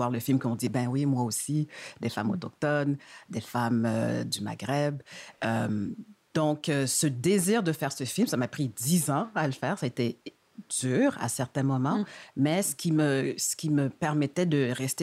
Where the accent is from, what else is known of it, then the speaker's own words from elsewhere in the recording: Montreal, Quebec, Canada; étant donné que je suis née puis j'ai grandi à Montréal.